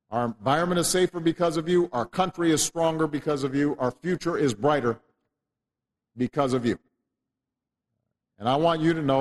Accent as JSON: {"language": "English", "town": "Chicago", "region": "Illinois", "country": "United States", "tie": "born or raised there", "said": "In my hometown, the Chicago River, you probably could not find anything alive in there four decades ago."}